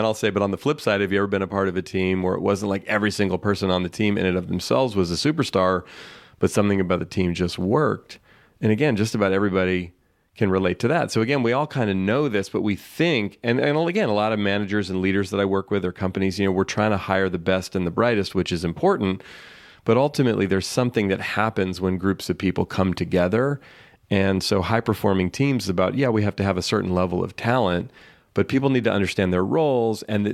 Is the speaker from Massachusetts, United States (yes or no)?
no; California, United States; I grew up in here in the San Francisco Bay Area, where I still live, and played baseball all as a kid.